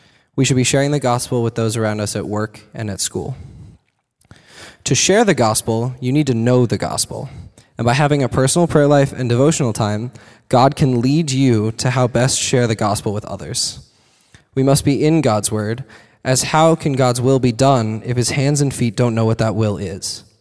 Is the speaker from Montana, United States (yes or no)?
no; Colorado, United States; I'm not from Fargo. I'm from Colorado. And with my parents' jobs, we've moved plenty of times. The summer before sixth grade, we moved to Fort Collins, Colorado.